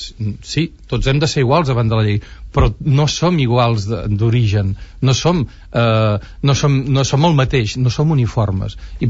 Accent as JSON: {"language": "Catalan", "region": "Catalonia", "country": "Spain", "said": "a mi particularment aquest tema m'interessa molt com a català"}